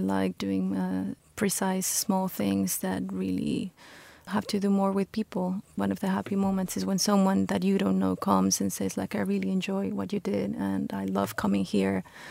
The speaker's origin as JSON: {"language": "English", "country": "Mexico", "tie": "born or raised there", "said": "the pavilion has a Mexican spirit because I'm Mexican. I grew up in Mexico, so that might be reflected somehow."}